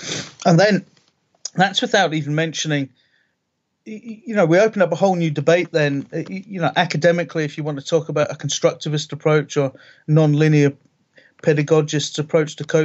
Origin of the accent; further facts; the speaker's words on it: Ayr, Scotland, United Kingdom; also born or lived in Dundee; So I was brought up in Scotland, born in Dundee, and then moved to Ayr. So I was on both coasts of Scotland.